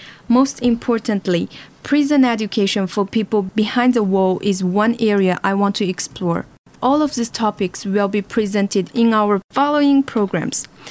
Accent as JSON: {"language": "English", "region": "Xinjiang", "country": "China", "second_language": "English", "said": "I'm from Xinjiang, China. I'm Uyghur, a minority group living in northwest China."}